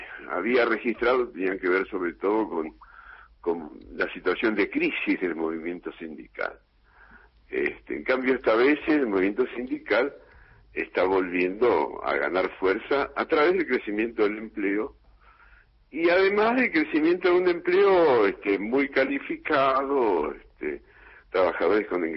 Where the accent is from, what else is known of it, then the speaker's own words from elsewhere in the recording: Berisso, Buenos Aires Province, Argentina; yo soy de Berizzo. Ah. Me acuerdo de esa huelga de las mujeres del 79.